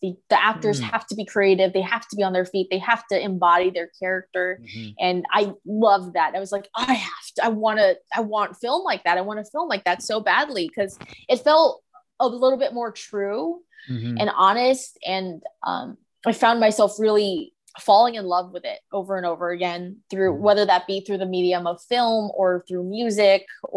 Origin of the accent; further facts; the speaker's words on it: California, United States; now in Los Angeles, United States; I will not claim LA as my own. I will always tell people like I'm from the Bay Area.